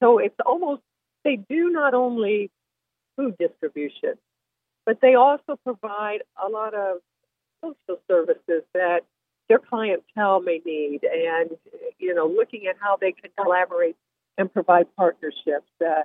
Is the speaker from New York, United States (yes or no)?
no; Evansville, Indiana, United States; distribute them in Southwest Indiana, where my hometown of Evansville is